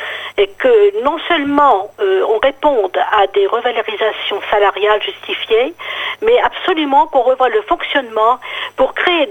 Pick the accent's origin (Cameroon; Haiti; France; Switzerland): France; chez nous, en France, nous ne sommes pas très forts sur le domaine de la prévention.